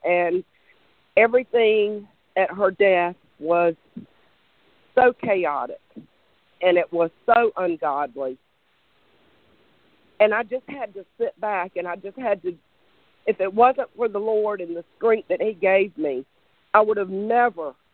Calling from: Benson, North Carolina, United States; I am from Benson, North Carolina.

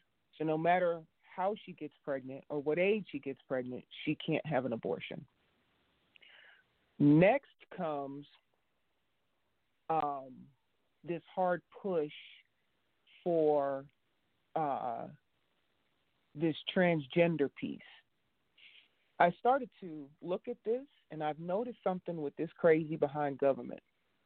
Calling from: Texas, United States; I'm calling from Texas.

